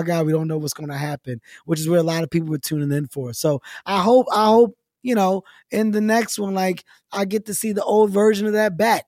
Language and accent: English; Philadelphia, Pennsylvania, United States; And I got to experience it with my hometown friends from Philadelphia.